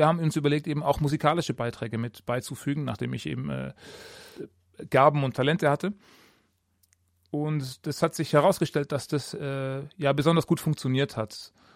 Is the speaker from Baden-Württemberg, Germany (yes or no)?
yes; Ravensburg, Baden-Württemberg, Germany; Also ich bin in Ravensburg aufgewachsen.